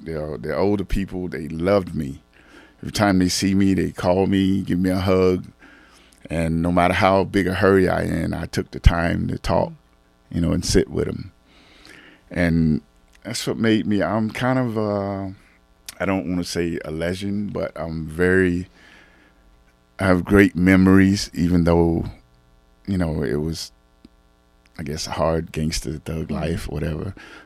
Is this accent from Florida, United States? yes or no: yes; Fort Lauderdale, Florida, United States; moved away as an adult; Anyway, I'm originally from Florida. You know, I came here, I moved to the Northwest in 2003, but I was raised on a farm out west of Fort Lauderdale. And I love the country life. I'm a country boy.